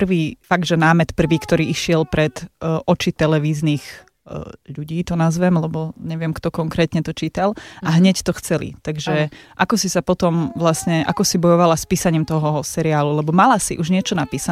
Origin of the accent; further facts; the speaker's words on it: eastern Slovakia, Slovakia; A že sme z východu.